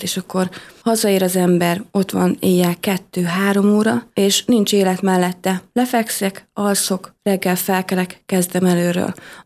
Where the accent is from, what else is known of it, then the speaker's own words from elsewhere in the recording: Kiskunhalas, Bács-Kiskun, Hungary; én kiskunhalasi vagyok